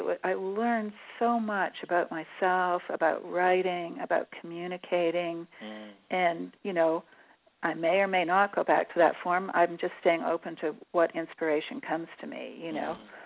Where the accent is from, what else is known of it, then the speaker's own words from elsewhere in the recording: Canada; I'm from Canada originally.